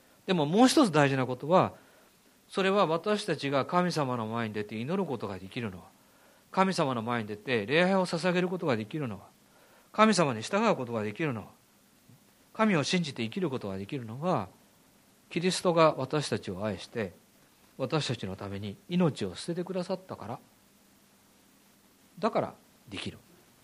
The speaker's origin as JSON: {"language": "Japanese", "region": "Tokyo", "country": "Japan", "tie": "born or raised there", "said": "まあ、息に感じるというのは江戸っ子で育ちましたから、この表現いいと思いますね。"}